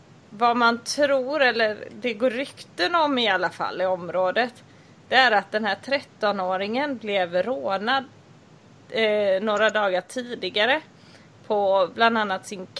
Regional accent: Gothenburg, Västra Götaland County, Sweden; det är faktiskt i Göteborg, stadsdelen Kortedala. Så jag måste säga att det här är jag växt upp och det här är väldigt nära där jag växte upp faktiskt

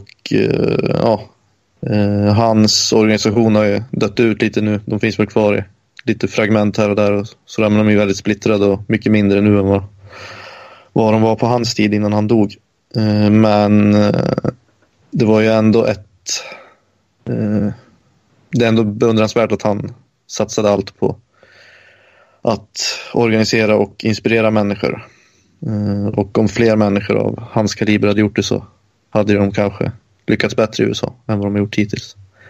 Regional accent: Sweden; speciellt när man som svensk inte får säga vad man vill liksom, på grund av lagen här

